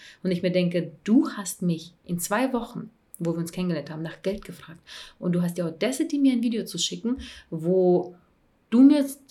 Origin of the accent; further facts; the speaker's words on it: Russia; ich bin eine Russin.